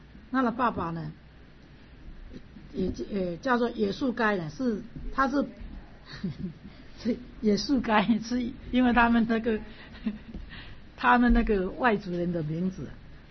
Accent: China; 读这个历史才发现说我们中国人呢、啊，真的有一面很可爱的

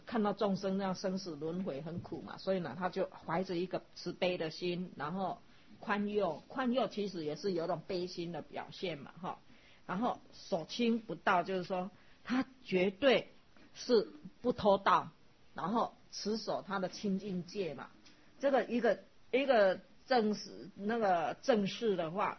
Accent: China; 那我们中国人可能讲说稳如泰山

